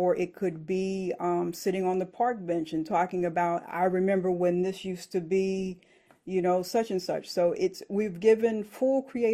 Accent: Winston-Salem, North Carolina, United States; born there; I was born in Winston-Salem, North Carolina, so I can run my mouth.

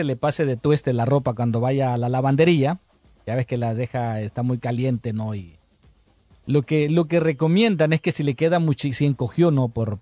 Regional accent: United States; Yo como estadounidense te puedo decir de que yo espero que Estados Unidos gane este partido.

